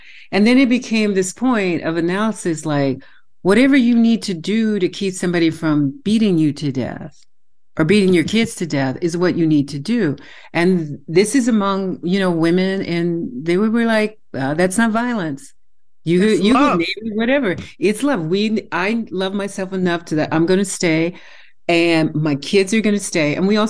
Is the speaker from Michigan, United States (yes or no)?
no; Texas, United States; And I'm from Texas, so I see, okay, like the gunshot in the back of the pickup truck in the rack and stuff like that, Confederate flag decal.